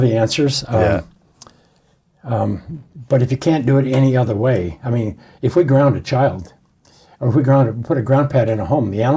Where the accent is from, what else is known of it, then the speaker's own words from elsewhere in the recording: Montana, United States; you know, I grew up in Montana, up in the Priors, that would be the summer camp and so on.